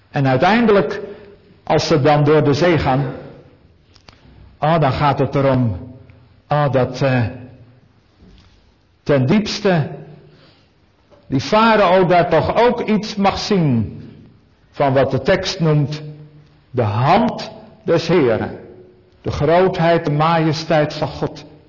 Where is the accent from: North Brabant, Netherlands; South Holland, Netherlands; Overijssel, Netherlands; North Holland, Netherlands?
South Holland, Netherlands; Oud-Beijerland; wij hadden vroeger een huisarts bij ons in Oud-Beierland, waar ik als kind woonde.